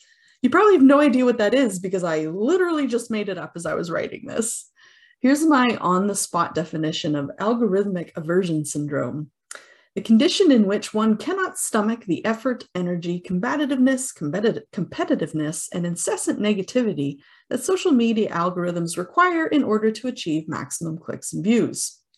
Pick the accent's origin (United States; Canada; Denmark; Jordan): Canada; perhaps I'm too Canadian to risk being perceived as not nice online